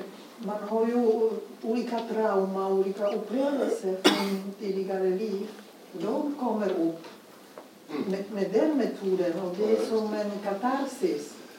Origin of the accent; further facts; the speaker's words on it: Prague, Czechia; Swedish is a second language; now in Sweden; kommer från en katolsk liksom uppfostran, så jag vet hur det var. Jag är från Tjeckien, från Prag. Och ja, de flesta är katoliker där.